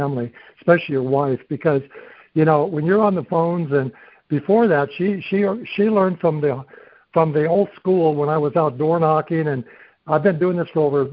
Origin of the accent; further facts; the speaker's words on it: Kansas City, Missouri, United States; my background is I was raised in the Midwest. I'm from Kansas City originally, Kansas City Chiefs.